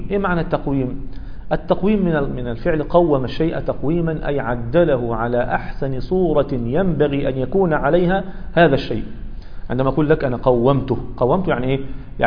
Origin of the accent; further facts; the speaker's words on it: Sinai, Egypt; في بلدنا سيناء، وسيناء من ديار الشام